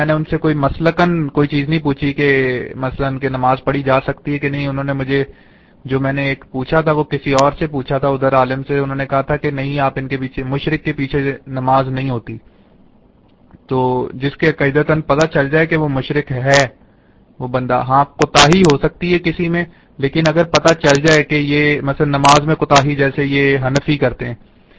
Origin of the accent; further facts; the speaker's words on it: Lahore, Punjab, Pakistan; میں میرا تعلق لاہور سے ہے